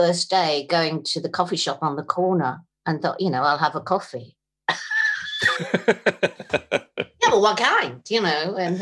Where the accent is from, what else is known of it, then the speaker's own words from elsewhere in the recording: United Kingdom; I'm a British person